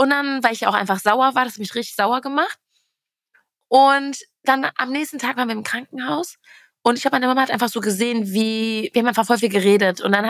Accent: Castrop-Rauxel, North Rhine-Westphalia, Germany; also born or lived in Wattenscheid; Gott sei Dank bin ich in Castrop-Rauxel groß geworden

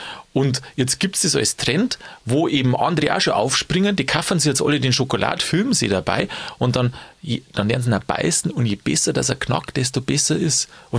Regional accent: Bavaria, Germany; was bei uns in Bayern viel essen wird

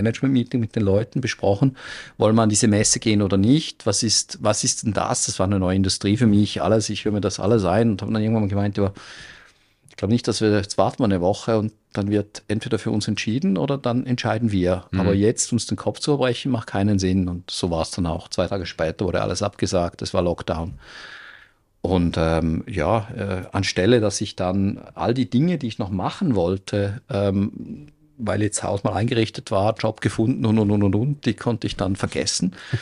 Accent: Switzerland; moved away as an adult; wir sind Schweizer beide

